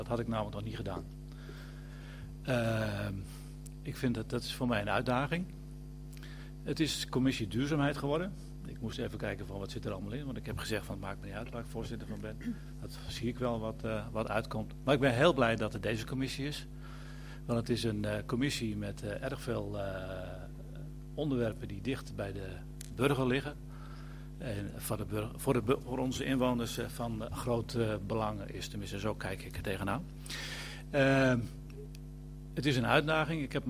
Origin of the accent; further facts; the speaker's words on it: Luttelgeest, Flevoland, Netherlands; also born or lived in Dronten; Geboren en getogen in Flevoland. Grotendeels in het dorp Luttelgeest. Maar ik heb ook 4 jaar in Dronten gewoond. Dus ik ben uit Flevoland nooit uit geweest.